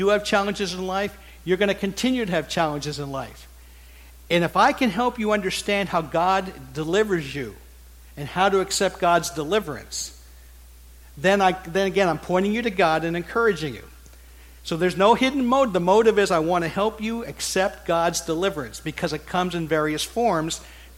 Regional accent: Pennsylvania, United States; I'm from Pennsylvania as well, so I remember the Sarford family for a long time ago.

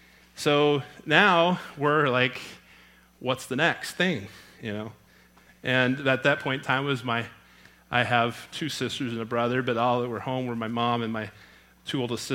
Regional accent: Texas, United States; also born or lived in California; So in 1978, we moved from California out to Texas, outside of Houston, and I grew up in Texas.

